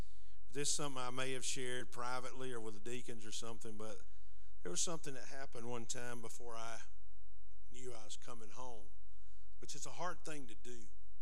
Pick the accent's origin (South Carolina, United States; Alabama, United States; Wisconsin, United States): Alabama, United States; Heflin; growing up in Heflin, I knew what small town life was about.